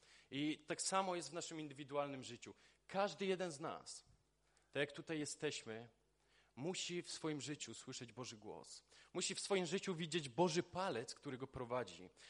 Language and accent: Polish; Polkowice, Lower Silesian Voivodeship, Poland; jestem z Polkowic, mam na imię